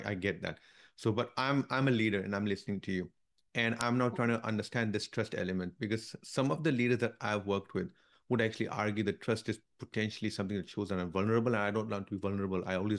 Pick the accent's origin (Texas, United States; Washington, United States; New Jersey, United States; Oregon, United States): Texas, United States; Houston; And by the way, before you answer that, I'm from Houston and Brené Brown is, I think, University of Houston as well. So this is her stomping ground.